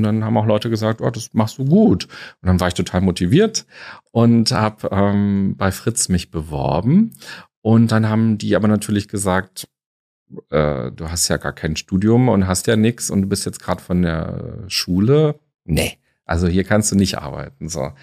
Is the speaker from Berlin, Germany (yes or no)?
yes; Berlin, Germany; Ich bin in Berlin aufgewachsen. Wir waren so am Stadtrand in so einer Plattenbauwohnung, so ein Elfgeschosser. Kleine Zimmer, niedrige Decken